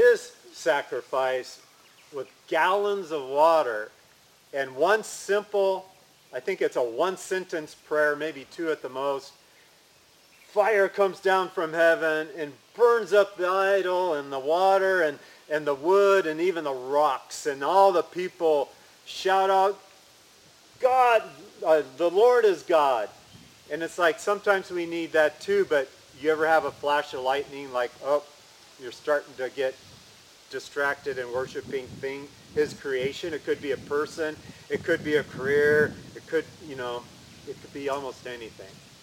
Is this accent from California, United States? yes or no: yes; California, United States; And I'm speaking from experience because I grew up in California.